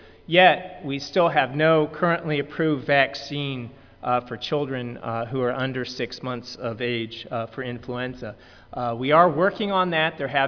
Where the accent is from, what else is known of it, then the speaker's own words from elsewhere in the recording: North Carolina, United States; I'm from North Carolina, so I'm not so used to that.